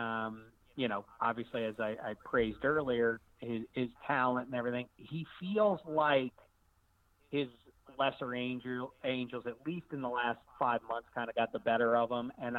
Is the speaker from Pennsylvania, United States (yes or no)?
yes; Pittsburgh, Pennsylvania, United States; I hated the Oilers. I'm from Pittsburgh. I said it. I sat in two straight AFC title games in Three River Stadium as a wee lad.